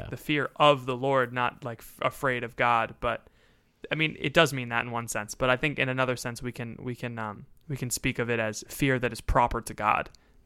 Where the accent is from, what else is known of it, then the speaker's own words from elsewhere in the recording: United States; I wore jeans. I'm an American. I wish I spoke German.